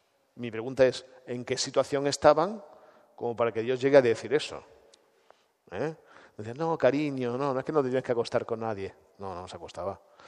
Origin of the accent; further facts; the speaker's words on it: Andalusia, Spain; Los que somos de Andalucía estamos muy acostumbrados a esto, ¿no?